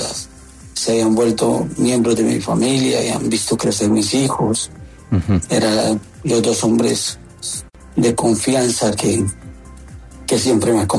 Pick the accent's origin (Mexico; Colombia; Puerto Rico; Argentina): Colombia; Toledo, Norte de Santander; Y luego nos subíamos al norte de Santander por mi pueblo, que es Toledo